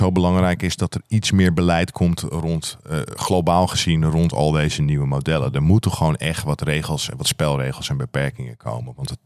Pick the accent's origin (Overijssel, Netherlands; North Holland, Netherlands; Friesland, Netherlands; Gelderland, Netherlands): North Holland, Netherlands; Alkmaar; Ik ben opgegroeid in Alkmaar in een buurt die wat je best een achterstandswijk kan noemen.